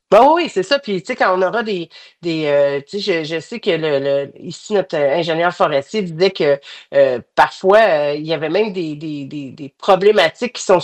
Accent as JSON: {"language": "French", "region": "Quebec", "country": "Canada", "said": "ça s'en vient chez nous dans la Naudière aussi."}